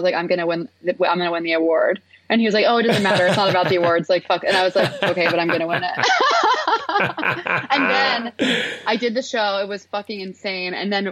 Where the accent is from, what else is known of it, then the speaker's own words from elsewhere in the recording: Houston, Texas, United States; Yeah, I mean, I grew up doing like musical theater. I'm from Houston.